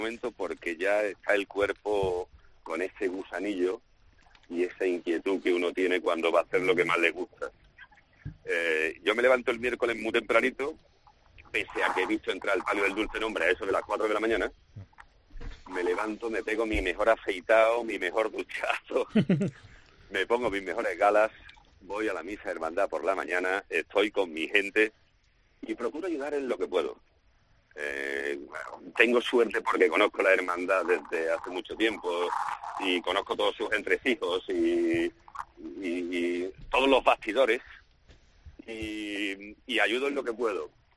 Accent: Salteras, Andalusia, Spain; el éxito también recaía en hacerlo con mi gente, con mis amigos y con los amigos de toda la vida de mi pueblo, de Salteras.

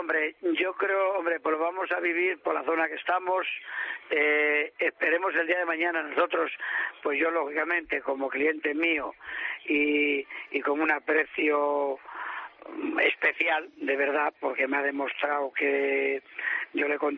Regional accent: Ávila, Castile and León, Spain; hay buena carne de Ávila, hay la ternera de Ávila. Pues no confundamos, yo que soy un apasionado de mi tierra

